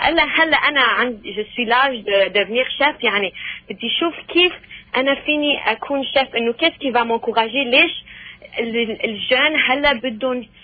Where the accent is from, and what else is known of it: Syria